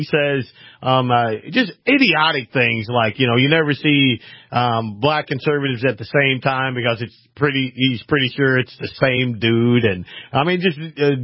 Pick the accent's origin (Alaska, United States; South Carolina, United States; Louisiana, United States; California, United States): Louisiana, United States; had the folks in my hometown, my home state of Louisiana, had read his blog about 2 months before Katrina, there would have been no big disaster.